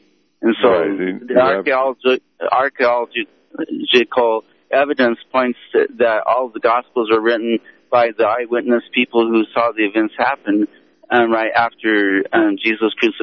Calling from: Wheat Ridge, Colorado, United States; I'm calling from Wheat Ridge.

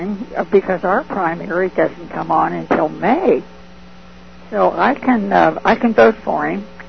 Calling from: Fort Thomas, Kentucky, United States; Fort Thomas, Kentucky.

